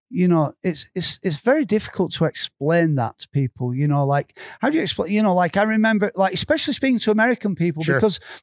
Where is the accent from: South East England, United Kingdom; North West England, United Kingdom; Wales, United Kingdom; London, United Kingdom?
North West England, United Kingdom; Darwen; I was born in Bull Hill Hospital in Darwin in 1969.